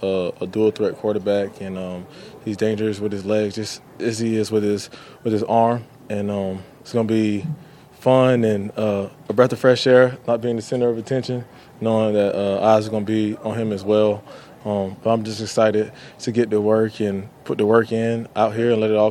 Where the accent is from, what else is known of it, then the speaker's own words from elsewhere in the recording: Florida, United States; with Zay, we're both from Florida, I think it comes easy.